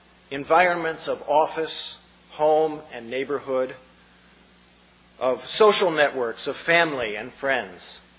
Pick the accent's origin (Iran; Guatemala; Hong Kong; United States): Hong Kong; growing up in Hong Kong, we used to call a double happiness, a multifaceted blessing.